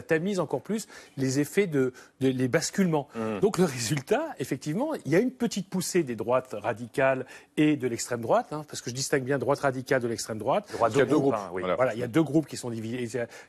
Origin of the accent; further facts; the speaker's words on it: France; c'est parce que je suis Français que je comprends